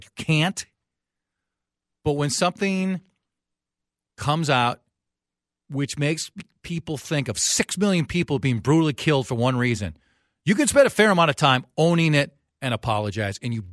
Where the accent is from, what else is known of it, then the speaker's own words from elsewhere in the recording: Oconomowoc, Wisconsin, United States; I'm from Oconomowoc. Also known as the 5-0 town.